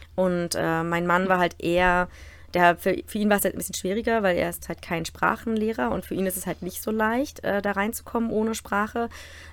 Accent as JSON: {"language": "German", "region": "Berlin", "country": "Germany", "said": "Also wir kommen aus Berlin, aber wir haben beide in Rostock studiert"}